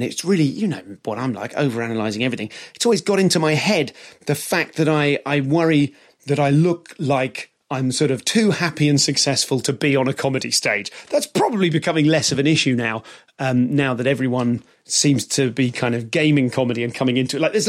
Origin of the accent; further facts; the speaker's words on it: United Kingdom; they know I'm British.